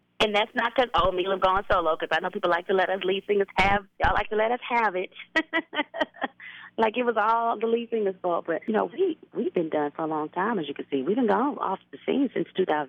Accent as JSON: {"language": "English", "town": "Las Vegas", "region": "Nevada", "country": "United States", "tie": "born or raised there", "said": "I'm definitely wanting to do some things in my hometown of Las Vegas."}